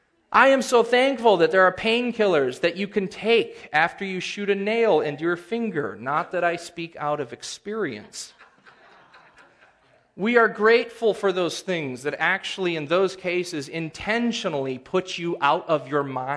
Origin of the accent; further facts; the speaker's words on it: Wisconsin, United States; I grew up in Wisconsin. My favorite team is called the Brewers for a reason, okay?